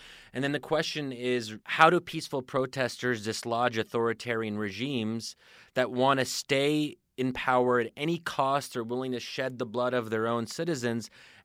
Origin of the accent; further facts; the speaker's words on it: United States; and then I, as an American, will have to respect that outcome